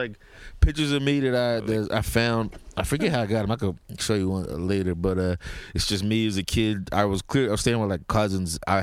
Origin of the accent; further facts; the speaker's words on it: Reading, Pennsylvania, United States; also born or lived in Philadelphia; I was born in Philly.